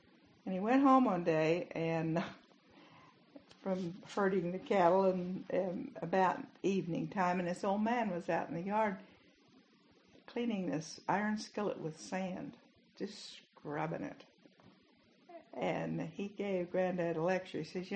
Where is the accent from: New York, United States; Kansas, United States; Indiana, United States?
Kansas, United States; Wichita; born there; I was born in Wichita, Kansas.